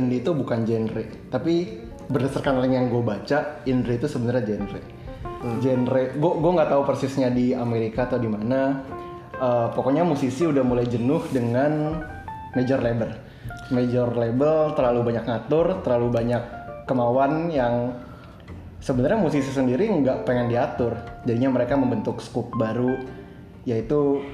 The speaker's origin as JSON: {"language": "Indonesian", "town": "Balikpapan", "region": "East Kalimantan", "country": "Indonesia", "tie": "born or raised there", "said": "gede di Balikpapan."}